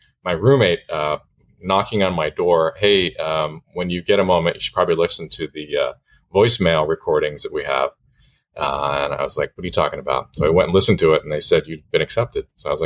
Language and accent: English; Santa Barbara, California, United States; I was born and raised in Santa Barbara, which is a pretty unique place that I've come to really appreciate as I've gotten older. So I grew up most of my time there.